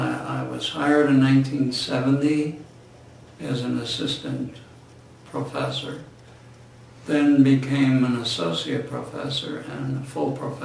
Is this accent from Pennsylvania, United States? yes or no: yes; Scranton, Pennsylvania, United States; Well, I grew up in Scranton and I went to William Penn number 40 school.